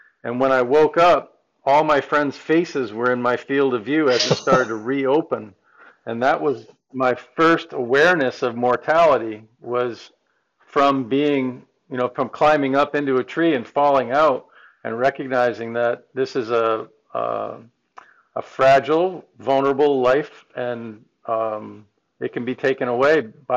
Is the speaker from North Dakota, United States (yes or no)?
no; Vermont, United States; And I grew up in Vermont on the banks of a river where it was farmland, and then the pine trees grew up in.